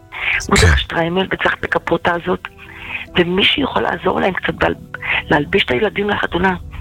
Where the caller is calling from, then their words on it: Beit Shemesh, Jerusalem District, Israel; אנחנו מבית שמש.